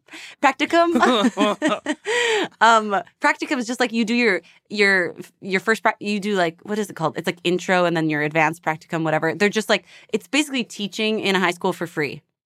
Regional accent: Edmonton, Alberta, Canada; also born or lived in Toronto, Canada; now in Los Angeles, United States; I'm from Edmonton, Alberta, and I was a drama teacher there. And then I got this job on the kids' show. And then I moved mm-hmm. to Toronto and then I moved to LA. So those are the only three places I've lived.

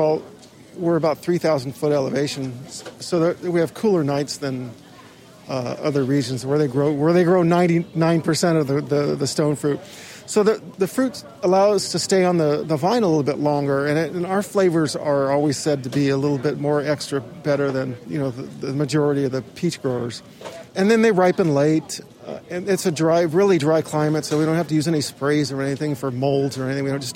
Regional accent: Silver Lake, California, United States; Okay, well, actually, I grew up in Silver Lake. My father was a butcher, had businesses and everything.

